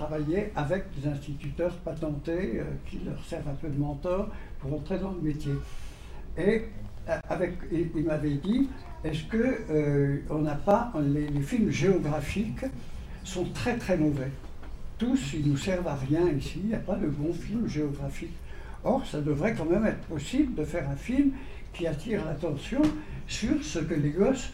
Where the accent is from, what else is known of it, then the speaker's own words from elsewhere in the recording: Brittany, France; et j'étais rentré chez moi en Bretagne